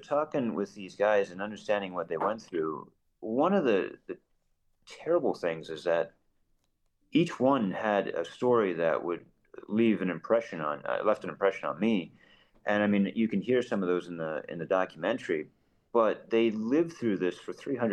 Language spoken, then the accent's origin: English; United States; It's difficult as a filmmaker, as a historian, but really as an American to watch to hear about your countrymen